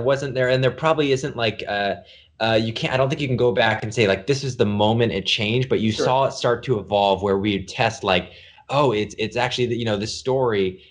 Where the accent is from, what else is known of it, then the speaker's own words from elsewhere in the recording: Portland, Oregon, United States; I was from Portland, Oregon. He would take me around the Pacific Northwest.